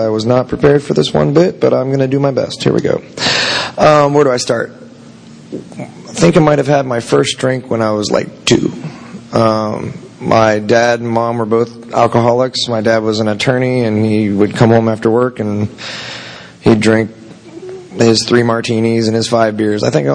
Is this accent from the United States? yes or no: yes; Tampa, Florida, United States; I was born and raised here in Tampa, and born at St. Joe's Hospital.